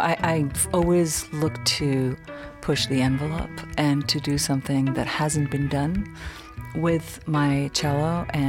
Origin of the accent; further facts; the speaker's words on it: Israel; I come from Israel. There's a lot going on in that part of the world